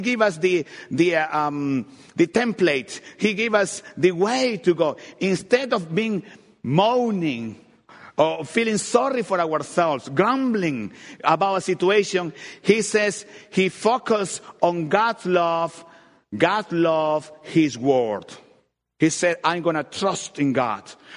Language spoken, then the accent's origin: English; Jipijapa, Manabí, Ecuador; I grew up in Ecuador. Hipijapa is the place. But that's the place I was born.